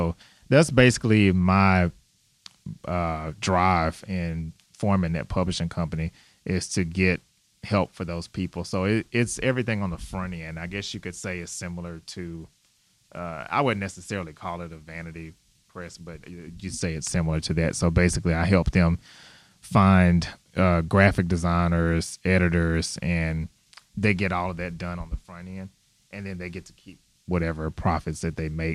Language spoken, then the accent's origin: English; Houston, Texas, United States; now in Dallas, United States; I'm actually originally from Houston, and I've been here in Dallas